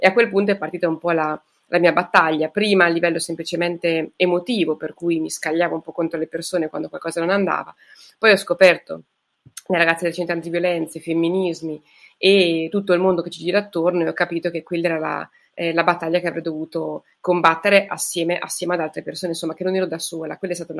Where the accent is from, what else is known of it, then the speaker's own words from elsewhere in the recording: Cagli, Marche, Italy; Io sono nata a Cagli, in provincia di Pesaro, nelle Marche, un po' in mezzo alle montagne, ed è dove risiedo tuttora e dove tuttora è la casa editrice.